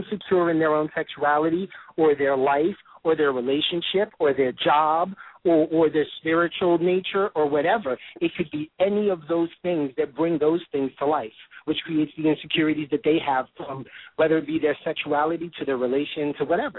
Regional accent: New York, United States; I'm a New Yorker, so I, of course, keep my Timberlands and my Air Force Ones in the closet.

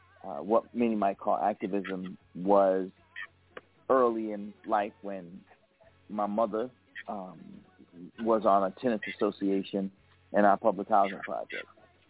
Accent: Middletown, Connecticut, United States; I grew up in Connecticut, in a place called Middletown, Connecticut.

